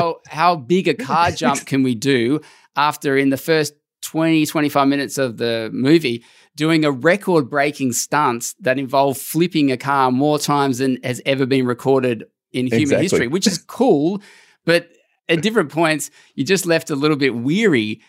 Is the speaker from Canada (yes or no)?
no; Australia; maybe it's because I'm Australian